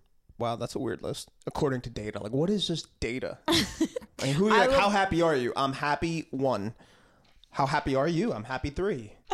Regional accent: New York, United States; I'll tell you, growing up in New York, mm-hmm. you guys had a bad rap.

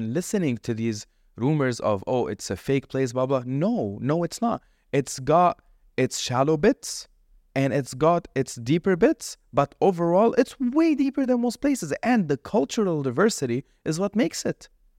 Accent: Lebanon; now in United Arab Emirates; I have had Emirati and Saudi friends growing up in Lebanon

